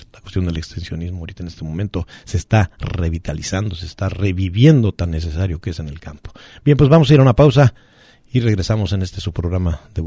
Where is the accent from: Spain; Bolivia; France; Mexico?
Mexico; Hidalgo; now in Lagos de Moreno, Mexico; que yo recuerdo allá en mi tierra, en Hidalgo, pues llevar serenata con mariachi